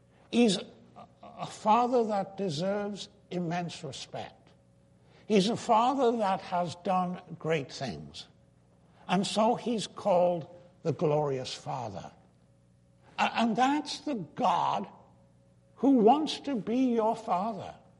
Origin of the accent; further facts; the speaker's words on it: Wales, United Kingdom; The town I grew up in Wales, had a peculiar expression. We talked about our mam and our dad. That's what you talked about. Our mam and our dad. That's what we called them.